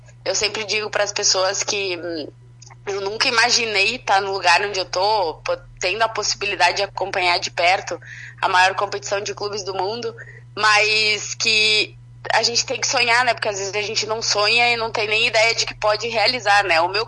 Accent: Carlos Barbosa, Rio Grande do Sul, Brazil; also born or lived in Spain; Eu sou aqui de Carlos Barbosa, né?

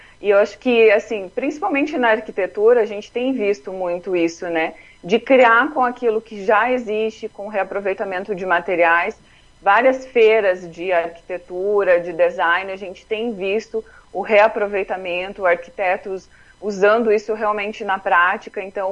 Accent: Paraná, Brazil; now in Curitiba, Brazil; interior do Paraná, mas já estou em Curitiba já faz um tempinho.

